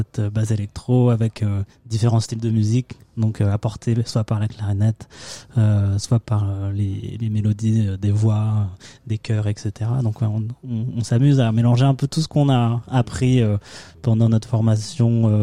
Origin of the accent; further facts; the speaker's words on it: Avranches, Normandy, France; on vient de Basse-Normandie, du sud Manche. Du coup, Avranches, baie du Mont-Saint-Michel.